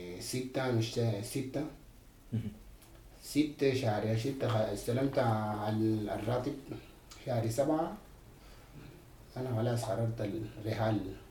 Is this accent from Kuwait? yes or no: no; Sudan; moved away; من السودان أنا كنت كان ناوي أسافر على ليبيا